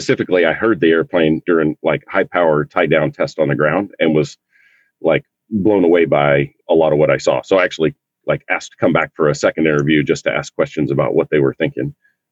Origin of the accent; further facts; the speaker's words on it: Texas, United States; Oh man, I grew up in East Texas.